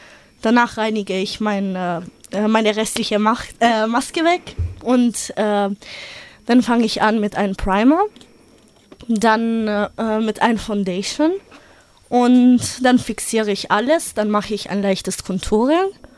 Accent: Italy; now in Germany; ich komme aus Italien, bin 19 Jahre alt

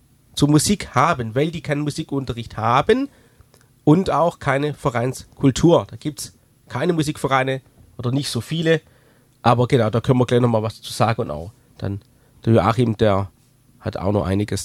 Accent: Baden-Württemberg, Germany; ich komme ja aus Baden-Württemberg

